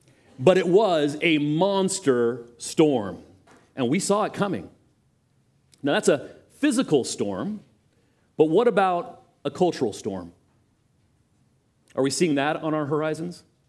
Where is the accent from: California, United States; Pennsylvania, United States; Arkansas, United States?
California, United States; I was talking to Bob Cook about how I grew up on the Monterey Peninsula.